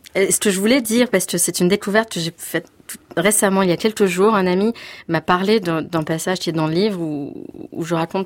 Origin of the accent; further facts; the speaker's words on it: Nice, Provence-Alpes-Côte d'Azur, France; born there; je suis née à Nice et sur une rive méditerranéenne qui regardait plutôt vers le sud et vers l'autre côté de la Méditerranée et de parents qui venaient de l'autre côté de la Méditerranée.